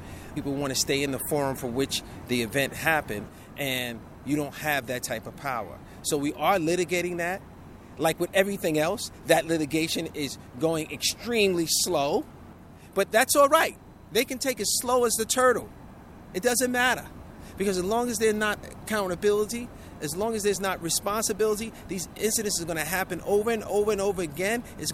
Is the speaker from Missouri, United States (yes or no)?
no; New York City, New York, United States; being an African-American male born and raised in New York